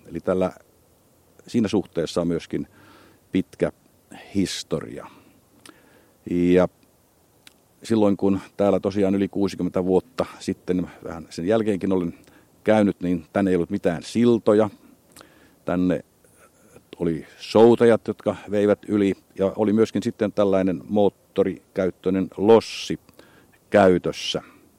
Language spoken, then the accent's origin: Finnish; Pori, Satakunta, Finland; born there; now in Nakkila, Finland; olen syntynyt Porissa. Ja vaikka nyt olen asunut Nakkilan kirkon vaiheella vuodesta 1969, niin koin kuitenkin väkevästi olevani porilainen edelleenkin.